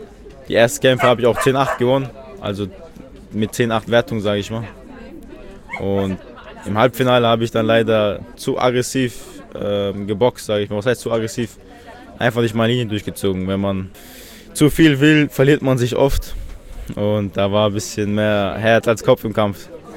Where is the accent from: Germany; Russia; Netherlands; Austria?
Russia; Chechnya; Ich komme aus Tschetschenien. Vielleicht sagt das schon gleich den Leuten was.